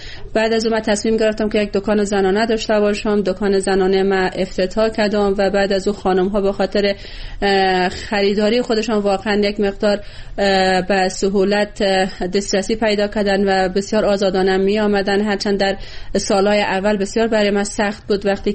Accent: Bamyan, Afghanistan; از کابل بعد از تقریبا 7 یا 8 ماهی که من در اونجا زندگی کردم آمدم به ولایت خودم به بامیان

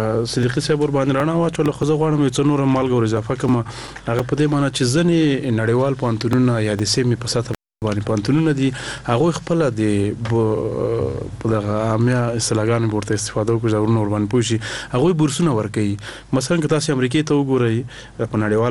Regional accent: Nangarhar, Afghanistan; زه د ننګرهار ولایت یم

